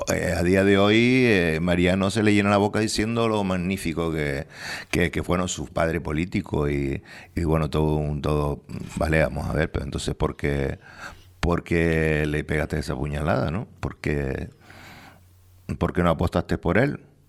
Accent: Santa Cruz de Tenerife, Canary Islands, Spain; born there; now in El Sauzal, Spain; yo realmente nací en Santa Cruz. Lo que pasa que llevo viviendo unos cuantos años, ¿no? En la parte alta del Sauzal.

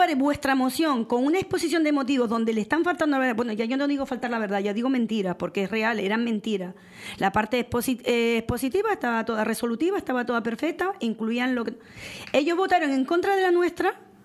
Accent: Canary Islands, Spain; Nuestros jefes son los canarios. A quien tenemos que rendir cuentas somos a los canarios.

